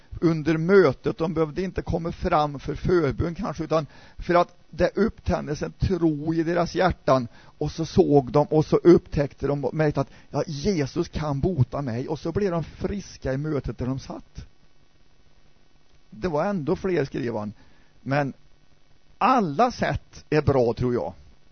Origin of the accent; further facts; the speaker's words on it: Värmland, Sweden; När jag växte upp, då hörde jag talas om, jag vet, jag är värmlänning.